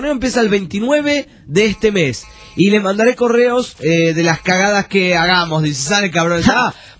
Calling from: Nuevo León, Mexico; de Nuevo León, México.

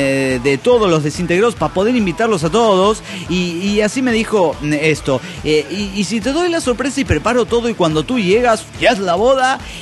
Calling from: Guadalajara, Jalisco, Mexico; de Guadalajara, Jalisco.

